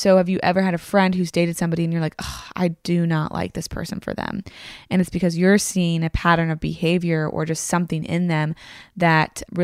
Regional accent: the South, United States; So I know for me, I grew up in the South

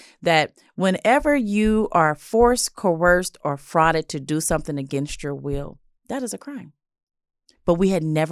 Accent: Los Angeles, California, United States; I grew up in South LA, and so the women who are on Figueroa or Western or just the streets we see every day

